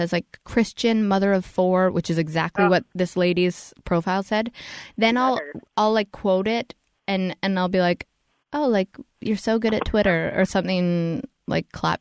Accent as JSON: {"language": "English", "country": "Canada", "said": "Talking about me being Canadian."}